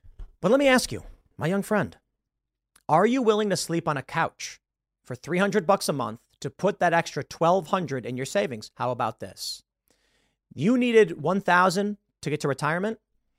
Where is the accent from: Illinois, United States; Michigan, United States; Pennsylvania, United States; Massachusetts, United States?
Illinois, United States; Chicago; Maybe it's because I grew up in South Side of Chicago.